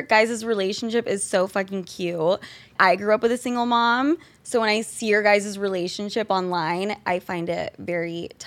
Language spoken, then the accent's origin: English; Utah, United States; We are both from Utah.